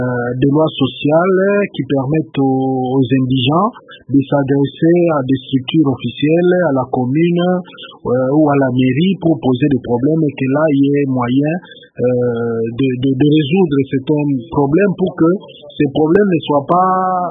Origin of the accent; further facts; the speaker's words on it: Goma, North Kivu, DR Congo; also born or lived in Bukavu; Moi-même, je viens de Goma, j'étais aussi à Bukavu.